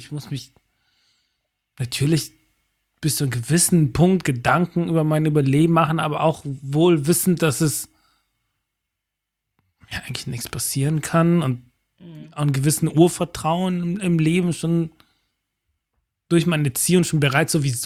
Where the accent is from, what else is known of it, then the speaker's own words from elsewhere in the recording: Brazil; Deswegen habe ich immer so teilweise ein bisschen ein Problem mit dem Brasilien-Boogie als Brasilianer.